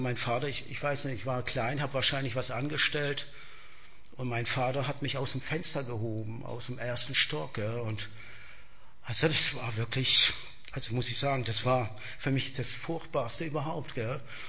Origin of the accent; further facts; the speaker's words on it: Heilbronn, Baden-Württemberg, Germany; das war ganz in der Nähe, wo ich gewohnt habe. Ich komme ja aus Heilbronn.